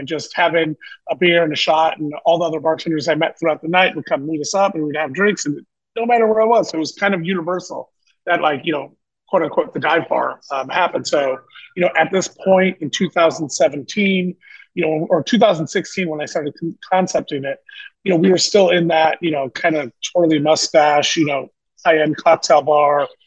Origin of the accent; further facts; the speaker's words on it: Buffalo, New York, United States; moved away as an adult; also born or lived in Florida / Las Vegas; You know, started in Buffalo, New York, Nickel City. That is what Nickel City is named after, is my hometown of Buffalo, New York. And, you know, kind of moved down to Florida in 2000.